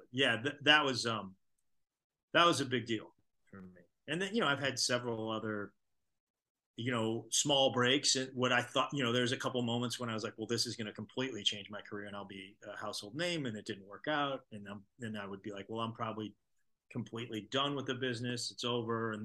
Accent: St. Louis, Missouri, United States; my hometown, St. Louis, is probably my favorite place to play.

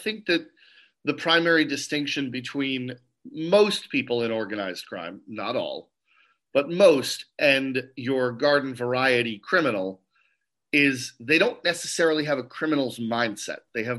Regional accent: New York, United States; I remember hearing about it over the years growing up in New York.

